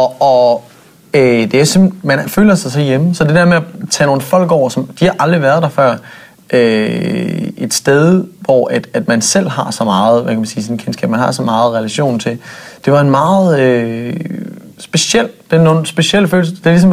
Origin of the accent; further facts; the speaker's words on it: Nørresundby, North Denmark Region, Denmark; Jeg er fra Nørresundby.